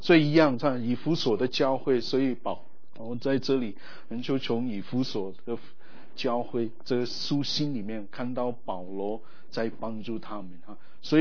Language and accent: Chinese; India; Chinese is a second language; 我出生长大在印度，所以如果请包容哈，可能国语或普通话有点不太正哈，